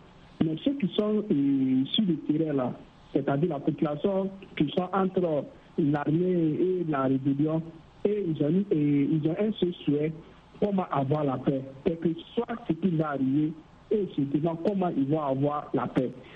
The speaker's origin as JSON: {"language": "French", "country": "Burkina Faso", "said": "même chez moi au Burkina Faso, même ailleurs, je crois que la négociation est très importante dans la vie."}